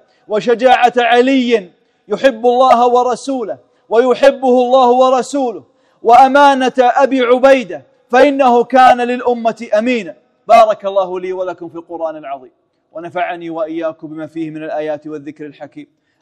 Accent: Kuwait; اللهم اجعل بلادنا الكويت وجميع بلدان

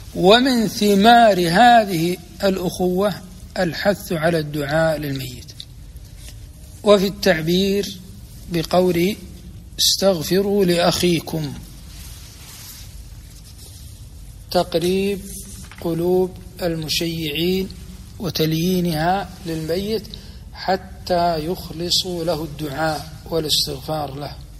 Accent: Kuwait; عندنا في الكويت وعي في هذا الحمد لله

